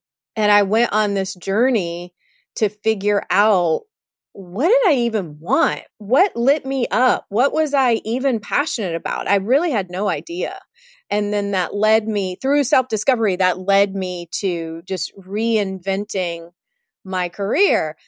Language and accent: English; Savannah, Georgia, United States; born there; I was born in Savannah, Georgia. I was raised in the Catholic Church.